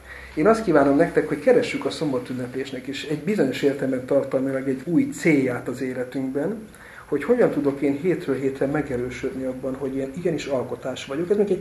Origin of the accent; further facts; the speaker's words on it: Eger, Heves, Hungary; egri gyerek vagyok, bükbe jártunk ki